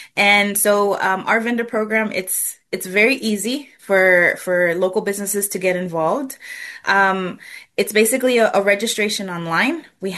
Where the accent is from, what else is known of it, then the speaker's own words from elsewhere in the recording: El Salvador; now in Houston, United States; Well, you know, soccer is in my blood. I'm from El Salvador.